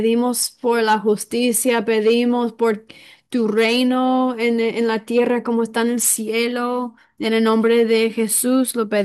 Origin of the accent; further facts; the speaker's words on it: South Korea; Y de donde yo soy, en Corea, orar en voz alta en las iglesias es muy natural, es muy común, es lo que hacemos.